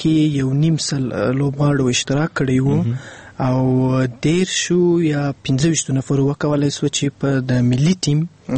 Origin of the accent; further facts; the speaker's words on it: Afghanistan; زه د افغانستان څخه يم